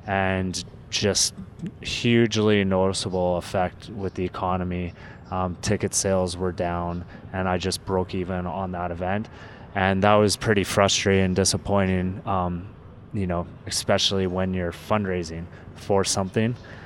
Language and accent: English; Alberta, Canada; Well, I'm from Alberta, so I have to go with steak.